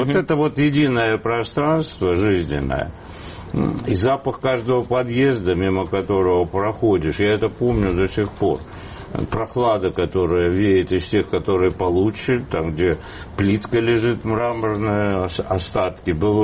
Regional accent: Armenia

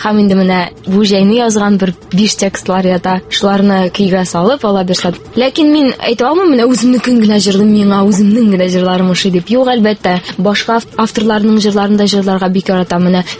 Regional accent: Kazan, Tatarstan, Russia; Мин Казанда тудым, 22-нче музыкаль мәктәбен тәмамладым. Аннан Казан дәүләт мәдәният сәнгать университетына кердем укырга, эстрада бүлегенә.

